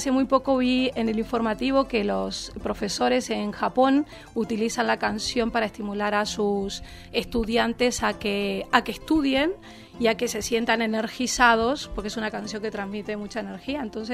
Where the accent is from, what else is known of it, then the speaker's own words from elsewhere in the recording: Uruguay; yo vengo de Uruguay, trabajé 18 años en Uruguay en esta Inca.